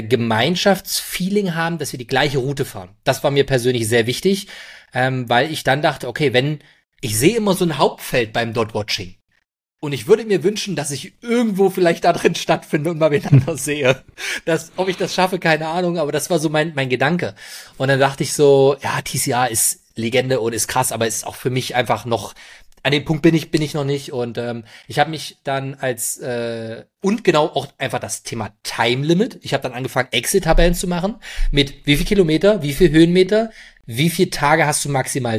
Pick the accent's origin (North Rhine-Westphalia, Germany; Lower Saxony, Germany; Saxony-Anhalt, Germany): Saxony-Anhalt, Germany; Magdeburg; Ich komme ja aus Magdeburg, ich lebe hier. Von daher habe ich da auch eine große Heimatverbundenheit